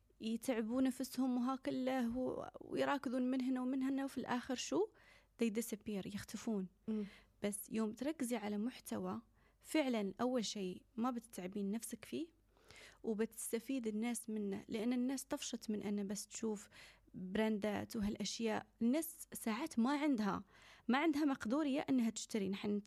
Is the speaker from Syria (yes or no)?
no; Morocco; الجلابيات الإماراتية كانت مطلوبة عندنا في المغرب